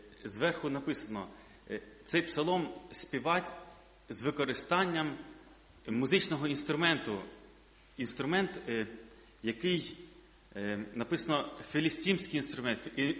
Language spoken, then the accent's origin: Ukrainian; Nova Kakhovka, Kherson Oblast, Ukraine; now in Kyiv, Ukraine; Сам я із Новокаховка, Херсонський регіон. Це, ну, Україна. Зараз проживаю в місті Київ.